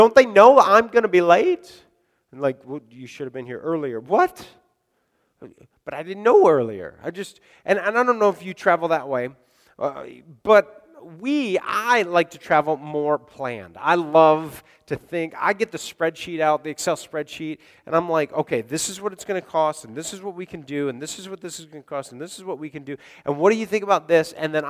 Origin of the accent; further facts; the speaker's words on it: Racine, Wisconsin, United States; But my hometown was Wisconsin. My Racine, Wisconsin is where I grew up. My grandma lived a couple blocks away